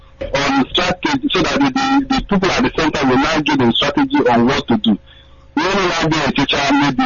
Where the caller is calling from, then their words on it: Calgary, Alberta, Canada; I'm calling from Calgary in Canada.